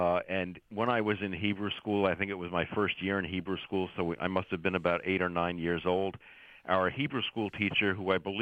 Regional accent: New York, United States; Well, I grew up a Jew. I was raised a Jew in the Bronx, New York.

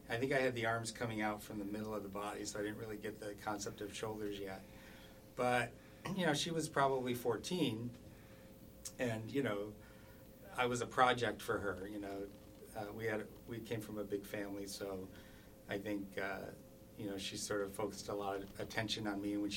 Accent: Detroit, Michigan, United States; I grew up in Detroit, so that was, once I graduated from art school, that was sort of the only option available at the time.

